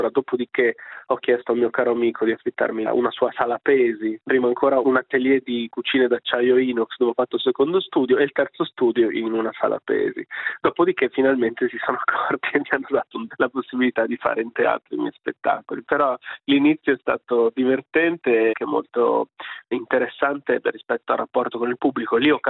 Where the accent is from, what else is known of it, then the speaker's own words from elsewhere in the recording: Piacenza, Emilia-Romagna, Italy; Già negli anni della scuola a Piacenza, mia città natale, ho iniziato un percorso degli studi